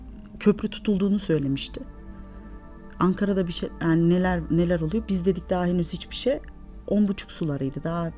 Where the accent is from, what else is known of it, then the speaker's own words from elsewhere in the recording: Nuremberg, Bavaria, Germany; Biz çocukluktan ikimiz de doğma büyüme yurt dışında. Nürnberg'liyiz. Evet. Almanya'da Nürnberg'de yaşadık. Doğma büyüme Nürnberg'liyiz.